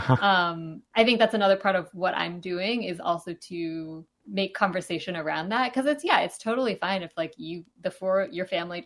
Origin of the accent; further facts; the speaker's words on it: Santa Monica, California, United States; I grew up in Santa Monica in Southern California. My family's from New Zealand.